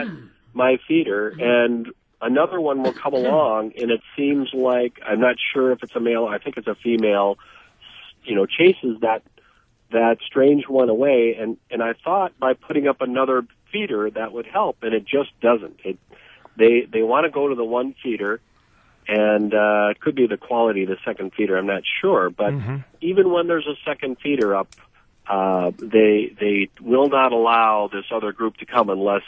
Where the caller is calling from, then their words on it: Star Prairie, Wisconsin, United States; Well, I'm calling from Star Prairie, and I have a home on Cedar Lake.